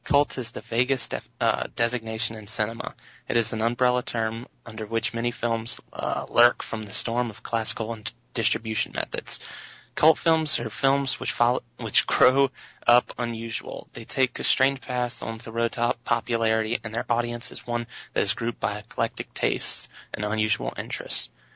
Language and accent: English; Australia; accent: Australian; I wonder if they love my Australian accent.